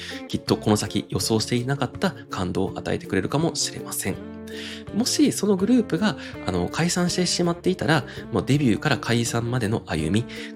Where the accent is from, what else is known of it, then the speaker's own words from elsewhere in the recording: Kobe, Hyogo, Japan; also born or lived in Christchurch, New Zealand; now in Tokyo, Japan; 私が現在住んでいる東京都、私の出身地である兵庫県神戸市、私のもう一つのふるさとである、ニュージーランドクライストチャーチ、そして私が、2年間仕事で駐在していたアメリカテキサス州ヒューストン